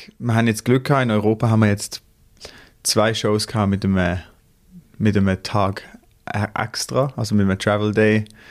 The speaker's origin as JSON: {"language": "German", "town": "Basel", "region": "Basel-Stadt", "country": "Switzerland", "tie": "born or raised there", "said": "Und ich bin in Basel aufgewachsen."}